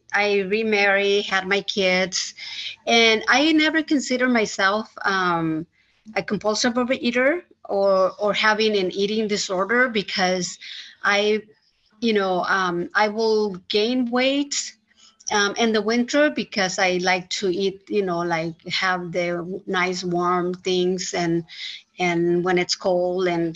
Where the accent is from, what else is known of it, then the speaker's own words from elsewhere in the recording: Mexico; I grew up in Mexico. I was born in Mexico and grew up in Mexico. And when I was a child, we were 9 siblings and mom and dad. So it was 11 people in our house.